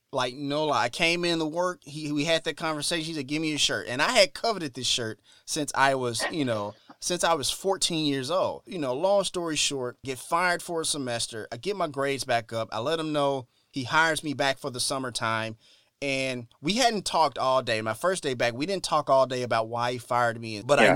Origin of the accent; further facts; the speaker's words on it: Memphis, Tennessee, United States; growing up in Memphis, Tennessee, you know, socially awkward black kid, not very popular in school, good grades, not very popular in school.